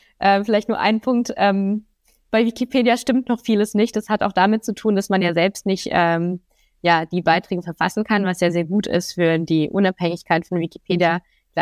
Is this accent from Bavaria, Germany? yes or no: no; Freiburg, Baden-Württemberg, Germany; also born or lived in Tours, France; Ich bin in Tours geboren, also in Frankreich, bin aber Deutsch-Französin und in Freiburg auch aufgewachsen.